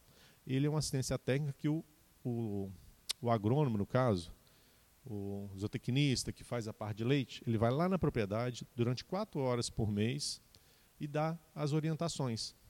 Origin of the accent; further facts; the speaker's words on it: Guarani, Brazil; Eu sou de Guarani, eu não sou daqui. Já estou há uns 3 anos já como mobilizador aqui da cidade.